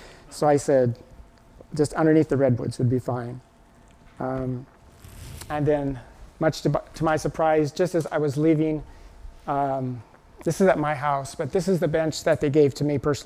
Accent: Oregon, United States; I'm from Oregon, so I think of Cascades.

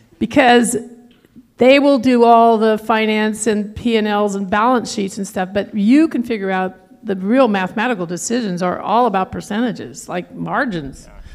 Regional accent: Berkeley, California, United States; born there; So I was born in Berkeley. I mean, I've been an environmentalist since I was born.

